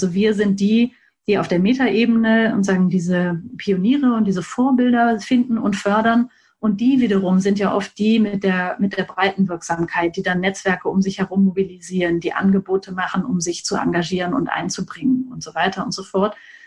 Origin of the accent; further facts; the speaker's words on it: North Rhine-Westphalia, Germany; Ich komme aus Ostwestfalen. Ich habe in Bielefeld mein Abitur gemacht. Ich hatte das Glück, mal ein Jahr lang in Wichita, Kansas zu leben